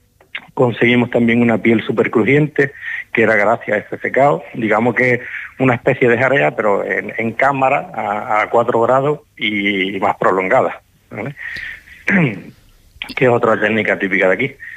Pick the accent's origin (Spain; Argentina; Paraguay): Spain; Cádiz, Andalusia; now in Morro Jable, Spain; Yo soy de Cádiz, así que tenemos una mezcla de culturas ahí.